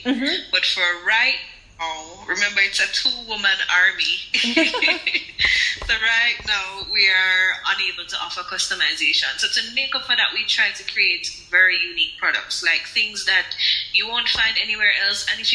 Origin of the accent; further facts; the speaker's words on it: Jamaica; because I'm Jamaican, I can't have or I can't access.